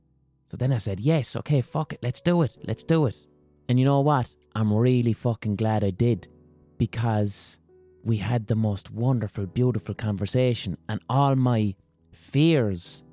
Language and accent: English; Limerick, Munster, Ireland; We're both from Limerick City. We're both about the same age. We're both performers from Limerick City who've made names for ourselves outside Limerick City in our chosen fields.